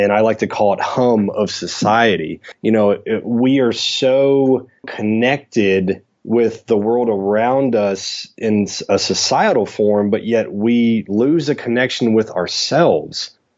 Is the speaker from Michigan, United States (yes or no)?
no; Tampa, Florida, United States; I grew up in Tampa, Florida, and so we were, you know, I was fortunate enough to live 20 minutes from the beach.